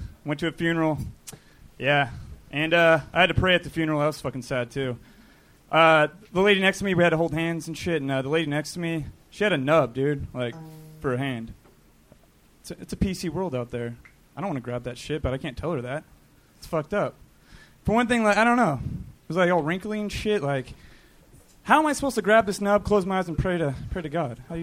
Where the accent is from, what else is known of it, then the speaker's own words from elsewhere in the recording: Bakersfield, California, United States; Bakersfield.